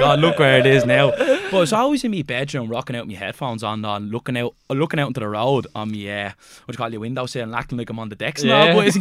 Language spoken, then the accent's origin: English; Blanchardstown, Leinster, Ireland; where we live now in Blanchardstown. So growing up in Blanche, I've been very based around music and sport. That's basically how I've grown up. Like, went to a nice school, Maymour of Hope, and then went to Satante.